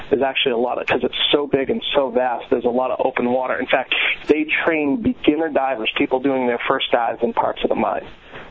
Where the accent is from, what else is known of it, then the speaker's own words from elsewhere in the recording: Massachusetts, United States; And where I grew up in Massachusetts, it was a small town. There wasn't a lot of scuba divers.